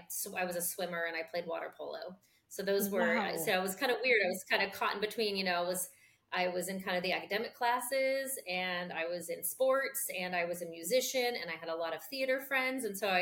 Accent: California, United States; I grew up in Southern California and part of the central coast of California. I was born in Orange County, and then my parents divorced and I moved when I was 10.

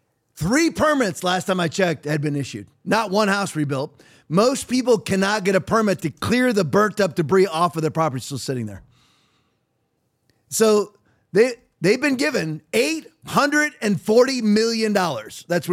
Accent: Redondo Beach, California, United States; born there; And that's my home state. I was basically born right there. Redondo Beach, California is where I was born. Redondo Beach, LA. That's where I was born.

